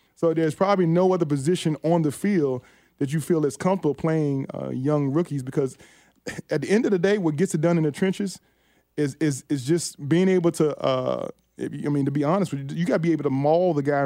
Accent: Virginia, United States; My hometown, VA, I love, all the schools from Virginia.

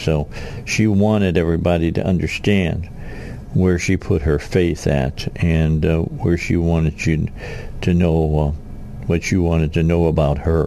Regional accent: Illinois, United States; Now, I grew up outside of Chicago

